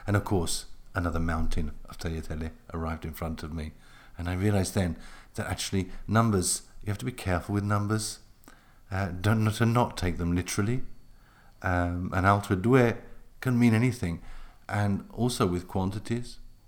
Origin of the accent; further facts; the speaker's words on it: England, United Kingdom; now in Italy; And this, being very English about this, I didn't say, no, stop, or anything like that.